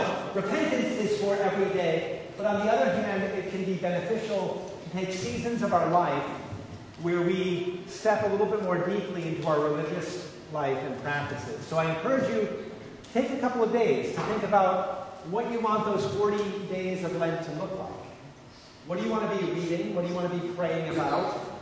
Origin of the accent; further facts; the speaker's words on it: Michigan, United States; Growing up in Michigan, it was always amazing to me to think of people who live near state lines